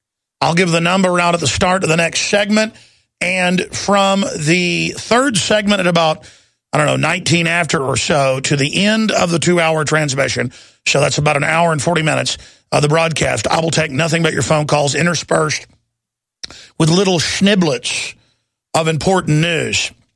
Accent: Texas, United States; I'm from Texas, folks.

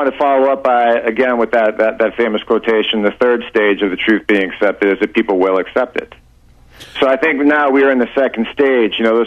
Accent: Erie, Pennsylvania, United States; I felt compelled to at least let people in Erie, Pennsylvania, my hometown, who read the paper, know that somebody who came from there doesn't believe in the official story of 9/11

